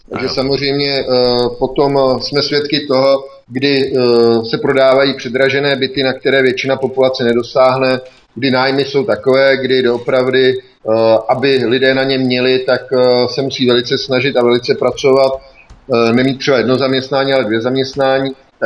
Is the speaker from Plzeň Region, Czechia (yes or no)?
no; Prostějov, Olomouc Region, Czechia; já nejsem Olomouc, nejsem z Olomouce, jsem z Prostějova